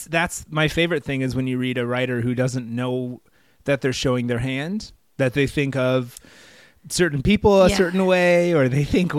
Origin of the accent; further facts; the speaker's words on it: Fort Worth, Texas, United States; I messaged you because I am from Fort Worth.